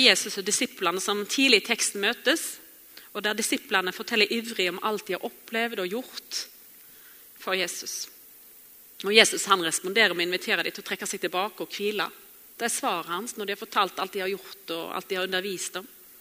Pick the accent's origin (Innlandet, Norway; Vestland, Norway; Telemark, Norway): Vestland, Norway; Bømlo; det var i 3. klassen på Mosta skole, hjemme på Bømlo.